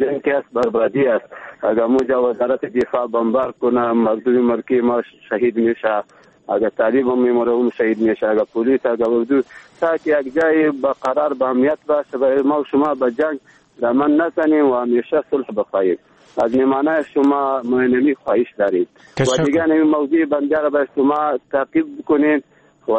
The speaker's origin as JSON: {"language": "Persian", "region": "Baghlan", "country": "Afghanistan", "said": "بخیر از بغلان هستیم"}